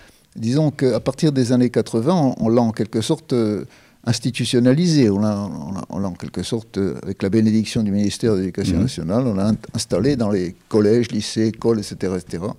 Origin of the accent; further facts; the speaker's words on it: Corsica, France; moved away as an adult; also born or lived in Paris; Oui, je suis né en Corse en 1940, décembre 1940. Et jusqu'à 20 ans, je suis resté ici.